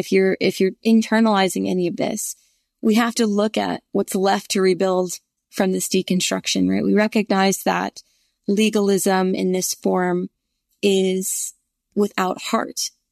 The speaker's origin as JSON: {"language": "English", "region": "the North", "country": "United States", "tie": "born or raised there", "said": "And I grew up in the North and saw this in different ways, I think, than maybe I now see it in the state of Virginia that I live in."}